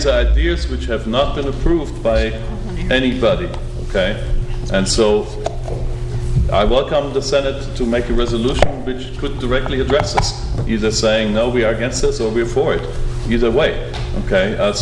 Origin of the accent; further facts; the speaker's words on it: Germany; now in United States; Those of you who know me, I'm from Germany.